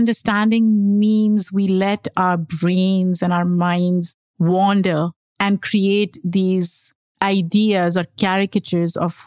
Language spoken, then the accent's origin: English; Pakistan; I grew up in Pakistan